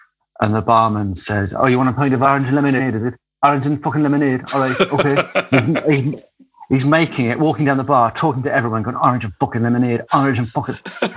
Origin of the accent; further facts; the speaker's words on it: United Kingdom; accent: British; I think he just got sick of me and my British accent and started saying